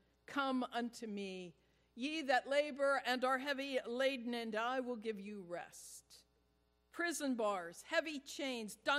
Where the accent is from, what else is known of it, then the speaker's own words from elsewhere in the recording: Pittsburgh, Pennsylvania, United States; it could have happened here in my hometown. It could have happened right here in downtown Pittsburgh.